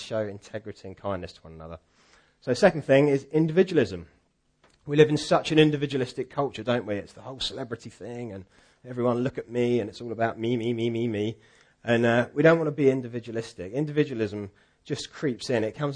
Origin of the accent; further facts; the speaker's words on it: United Kingdom; because we're predominantly British and we have sort of these British attitudes